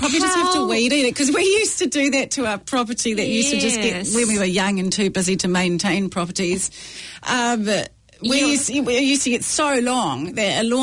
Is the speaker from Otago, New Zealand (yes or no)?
no; Waikato, New Zealand; I grew up in the Waikato rurally, and we have lots of paddocks